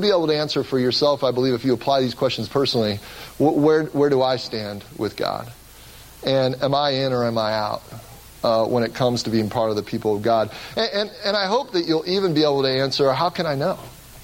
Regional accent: Cincinnati, Ohio, United States; And I grew up in Cincinnati, Ohio, and some of the kids in our neighborhood built a backyard fort.

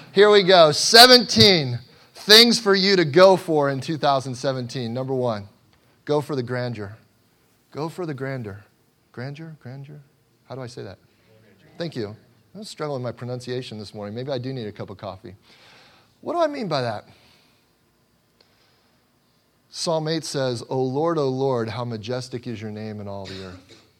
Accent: Cincinnati, Ohio, United States; we got some gourmet ice cream from my hometown. And anybody that's ever been to Cincinnati, Ohio, if you've had Grater's ice cream, you know what I'm talking about.

